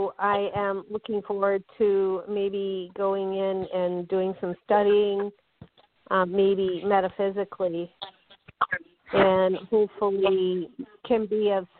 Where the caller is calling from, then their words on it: Wisconsin, United States; I am calling from Wisconsin.